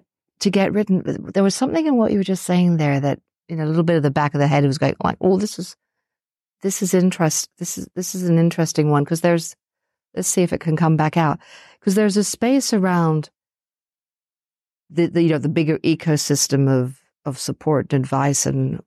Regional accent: Tasmania, Australia; Because when I come from Tasmania

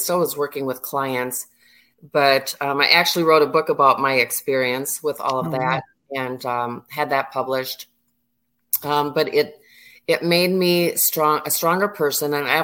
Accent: Minnesota, United States; now in Florida, United States; I grew up in Minnesota. Mm. I'm talking decades in cold and snow.

